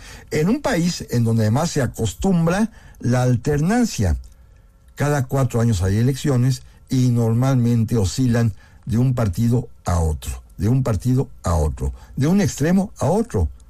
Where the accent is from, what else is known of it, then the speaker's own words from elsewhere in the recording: Mexico; soy su admirador mexicano